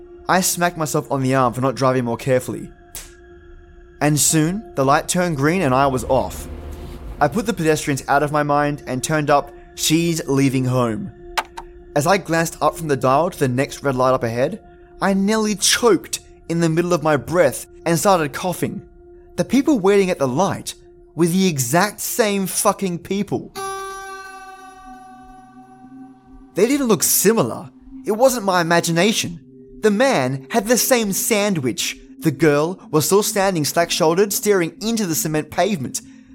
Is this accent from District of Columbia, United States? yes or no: no; Austin, Texas, United States; Originally, I'm from Austin, and one thing I can never get used to is the total lack of nightlife here compared to there.